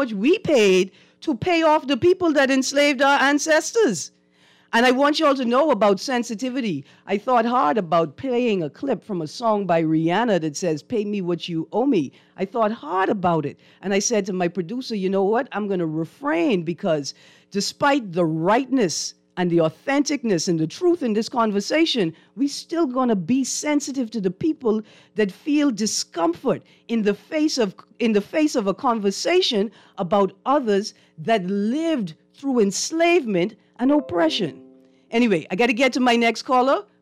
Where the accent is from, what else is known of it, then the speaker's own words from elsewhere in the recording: Bahamas; born there; I was born in the Bahamas in 1982.